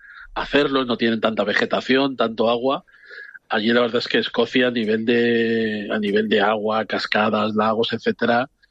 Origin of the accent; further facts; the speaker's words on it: Alicante, Valencian Community, Spain; para la gente que somos de Alicante, ese verde es como que no existe